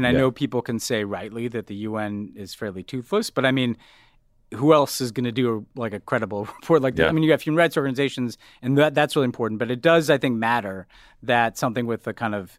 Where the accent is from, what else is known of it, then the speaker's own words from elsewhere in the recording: United States; is like Trump and Stop the Steal stuff traveling to another place, which is embarrassing to see as an American.